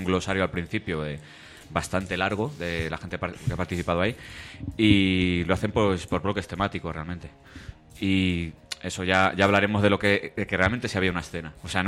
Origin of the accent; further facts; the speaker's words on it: Balearic Islands, Spain; Para explicar mi fijación por el desierto, tengo que remontarme a mi niñez en Menorca.